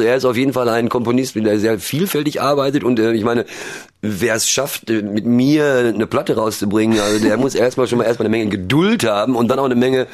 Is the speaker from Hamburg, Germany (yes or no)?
no; North Rhine-Westphalia, Germany; Mein Ruhrgebiet war meine Heimat und da ich da jetzt weg bin